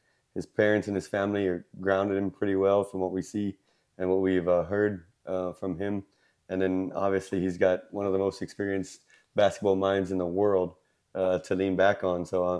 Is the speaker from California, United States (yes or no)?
no; San Antonio, Texas, United States; I mean, growing up in San Antonio, we got used to playoff success, right?